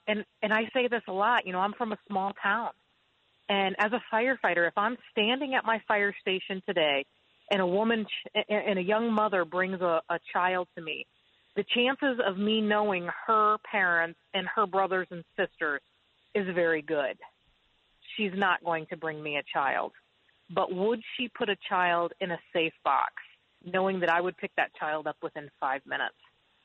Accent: Indiana, United States; And you know, I'm from Indiana, and I take Indiana statistics I watch them very, very closely.

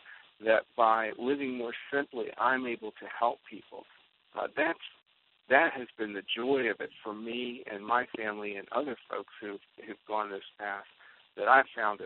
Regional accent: United States; I don't know that it's a fair thing for me as an American who has access to endless supplies of energy to tell somebody in Bangladesh they're not allowed to have it.

